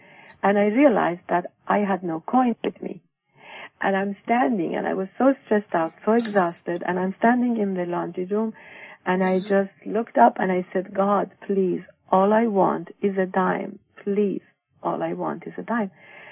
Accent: Iran; I grew up in Iran, and I was born Muslim

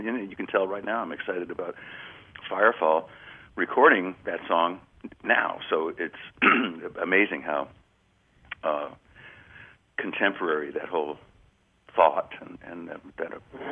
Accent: California, United States; I grew up in California and surfed and body surfed my whole life

